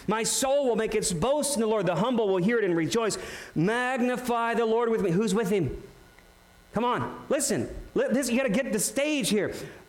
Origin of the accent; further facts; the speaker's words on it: Missouri, United States; Beth and I grew up in Missouri, so Missouri is like the cave state